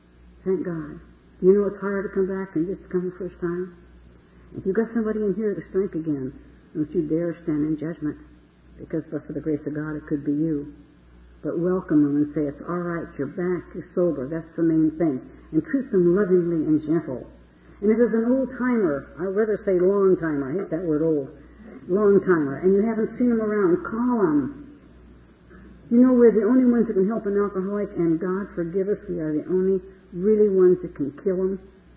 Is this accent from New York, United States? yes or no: no; Reno, Nevada, United States; And so in Reno, my hometown is in Reno. I was born and raised there.